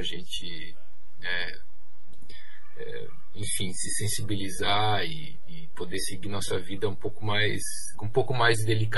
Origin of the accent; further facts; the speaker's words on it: Santa Catarina, Brazil; Eu vim do interior de Santa Catarina e lá, assim, na minha cidade, tinha uma salinha